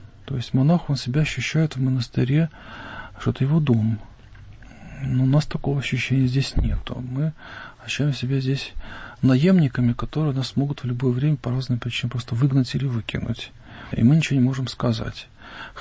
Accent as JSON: {"language": "Russian", "region": "Saint Petersburg", "country": "Russia", "tie": "born or raised there", "said": "я хотя приехал из Петербурга, был там воспитан, и воспитание неплохое достаточно получил"}